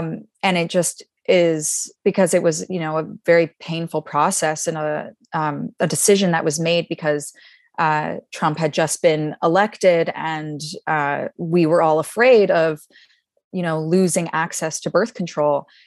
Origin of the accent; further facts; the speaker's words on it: Georgia, United States; now in California, United States; But, you know, I'm also, like Isabel, from the South. I'm from Georgia.